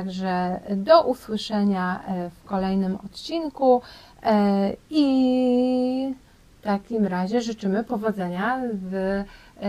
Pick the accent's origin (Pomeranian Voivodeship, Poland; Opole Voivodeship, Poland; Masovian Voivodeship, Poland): Pomeranian Voivodeship, Poland; u nas na Kaszubach jest często dużo wichur, wiatrów